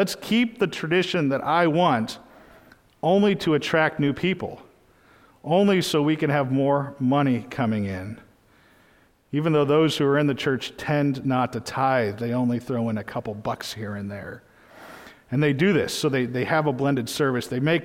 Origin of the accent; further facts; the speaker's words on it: New England, United States; A lot of the traditional congregational churches, I'm from New England, I know a lot of them